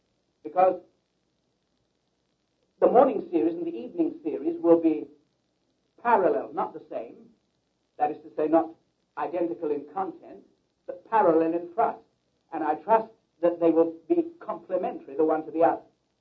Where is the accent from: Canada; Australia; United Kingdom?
United Kingdom; England; born there; I speak with a peculiar accent. Because I was born in England and live there occasionally. And we all talk that way.